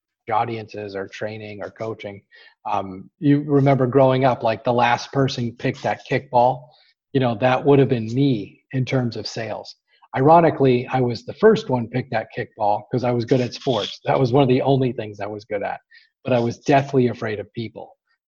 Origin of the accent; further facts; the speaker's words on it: Boston, Massachusetts, United States; We're from Boston, you know.